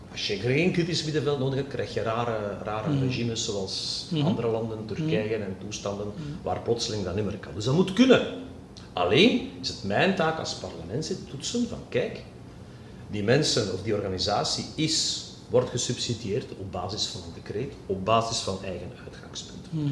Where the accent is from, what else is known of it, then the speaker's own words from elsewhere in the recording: Dendermonde, Flanders, Belgium; uit Dendermonde.